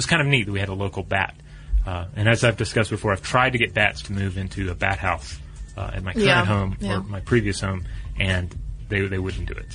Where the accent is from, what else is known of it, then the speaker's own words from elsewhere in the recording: Santa Fe, New Mexico, United States; I grew up in Santa Fe, New Mexico.